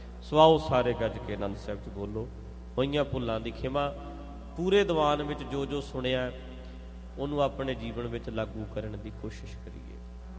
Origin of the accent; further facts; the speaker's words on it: Punjab, India; ਇਹ ਨਹੀਂ ਵੇਖੋ ਅਸੀਂ ਪੰਜਾਬੀ ਹਾਂ